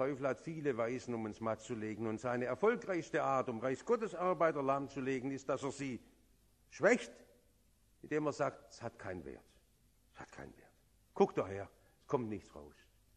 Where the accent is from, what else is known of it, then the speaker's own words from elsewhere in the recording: India; die das Evangelium bei uns in Indien bekämpfen und sagen, das ist doch egal, das ist doch Sozialarbeit. Und die wissen gar nicht, was sie uns damit antun.